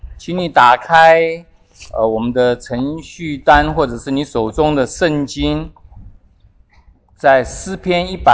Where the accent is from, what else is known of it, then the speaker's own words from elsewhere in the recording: Taiwan; 我记得我小时候在台湾的时候呢，我的邻居就小朋友而已哦， … 哦，我们这边有台语的哦